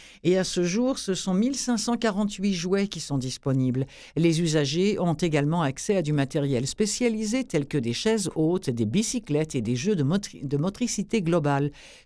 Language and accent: French; France; comme moi, je viens de France.